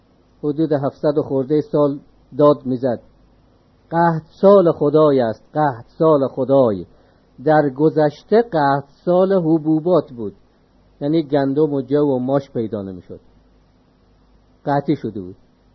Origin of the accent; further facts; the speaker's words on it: Afghanistan; من به عنوان یک افغانی خجالت بکشم